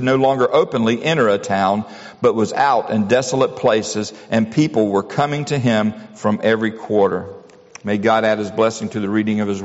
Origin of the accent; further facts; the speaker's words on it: United States; As American citizens, we have a kind of uneasy relationship with the idea of authority.